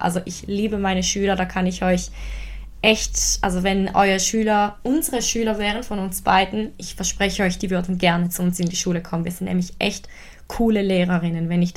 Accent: Switzerland; Aus der Sonntagszeitung heißt sie bei uns in der Schweiz.

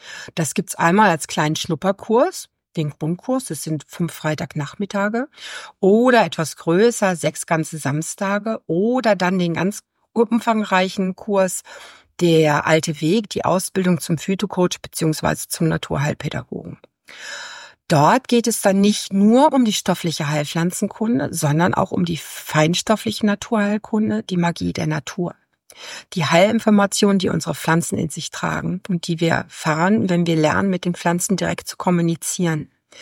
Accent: Baden-Württemberg, Germany; now in Westerwinkel, Germany; Ja, also ich werde diesen Sommer 60 Jahre alt. Ich bin in Heidelberg geboren und in den Wäldern von Odenwald groß geworden.

